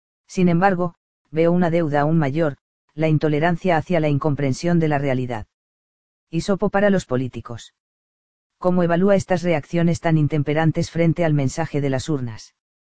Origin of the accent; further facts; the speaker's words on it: Argentina; en el caso nuestro, como sociedad argentina, así como a veces tenemos problemas para escuchar